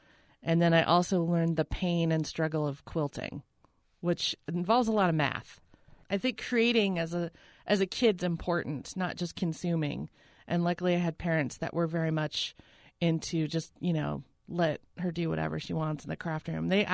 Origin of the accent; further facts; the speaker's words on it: Fort Collins, Colorado, United States; I grew up in Fort Collins, Colorado, Kansas and Colorado. It's where I grew up.